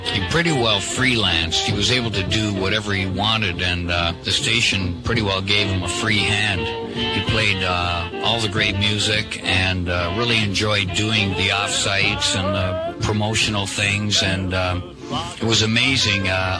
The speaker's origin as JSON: {"language": "English", "town": "Welland", "region": "Ontario", "country": "Canada", "said": "even though I was from Welland."}